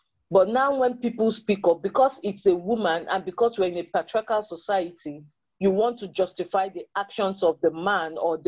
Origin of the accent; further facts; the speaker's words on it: Nigeria; I come from Nigeria.